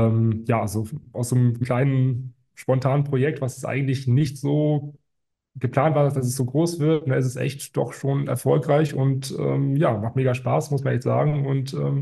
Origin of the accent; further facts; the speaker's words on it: Cologne, North Rhine-Westphalia, Germany; born there; moved away as an adult; now in Mainz, Germany; bin 24 Jahre alt, bin eigentlich gebürtiger Kölner, jetzt vor 2 Jahren nach Mainz gezogen